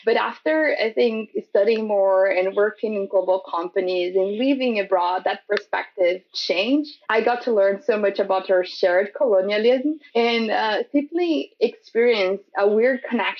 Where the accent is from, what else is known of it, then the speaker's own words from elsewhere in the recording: Brazil; English is a second language; Growing up in Brazil, I don't know how you felt, but I felt just a Brazilian.